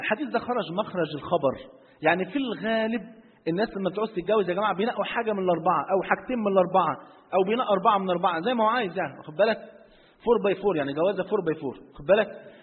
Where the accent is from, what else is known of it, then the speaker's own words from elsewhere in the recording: Egypt; اصل مريشة بلغة عندنا في مصر يعني بتاعت فراخ